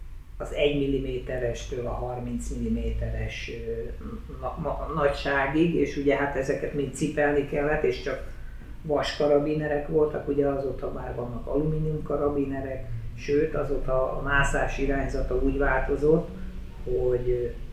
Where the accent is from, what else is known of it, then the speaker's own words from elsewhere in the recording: Budapest, Hungary; Én Óbudán születtem, a Martin kórházban, és ugye ott laktunk a Vörösvári út elején